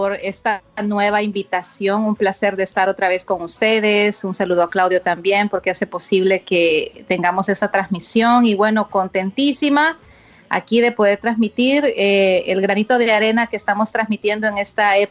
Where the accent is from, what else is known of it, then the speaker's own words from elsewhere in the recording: El Salvador; now in United States; yo soy de origen salvadoreño, pero resido en Estados Unidos, en el área de la Bahía, California, y viví pues una guerra, ¿no? Una guerra en mi país que justamente comenzó en el año que yo nací, en 1980